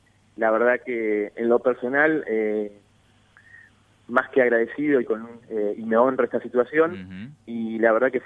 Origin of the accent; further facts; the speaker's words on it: Argentina; elegido como representante argentino